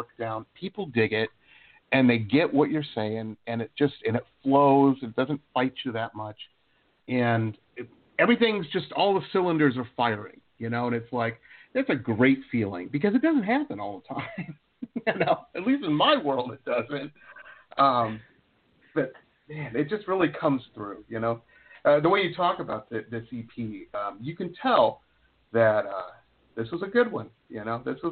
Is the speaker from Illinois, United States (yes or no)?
no; Detroit, Michigan, United States; I grew up in outside of Detroit, and very industrial town, you know, a lot of factories and whatnot.